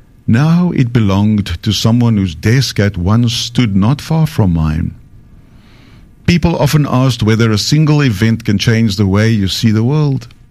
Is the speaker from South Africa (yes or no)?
yes; South Africa; For boys growing up in South Africa during the 1980s, they carried a fear that none of us could quite name.